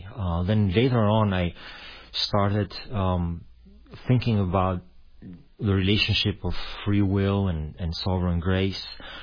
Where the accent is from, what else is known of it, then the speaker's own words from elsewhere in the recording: Albania; born there; English is a second language; I was born in Albanian. I was born in 71, born during the communist regime. Both on my parents' sides, they came from dissident families. I never heard about Christ. It came from Eastern Orthodox families.